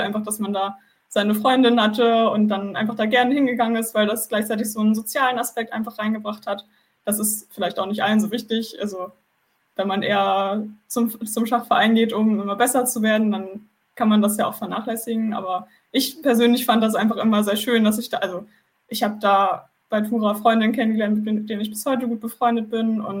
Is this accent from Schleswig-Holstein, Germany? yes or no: yes; Lübeck, Schleswig-Holstein, Germany; also born or lived in Kiel; also jetzt wohne ich ja sogar in der Nähe des Vereins, aber ich komme ja ursprünglich aus Lübeck und habe dann in Kiel gewohnt